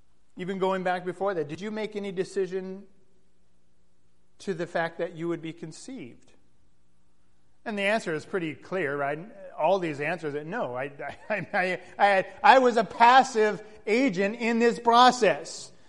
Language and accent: English; Gilroy, California, United States; born there; I was born in Gilroy and rushed up to Stanford Research Hospital because of the severe health issues I had.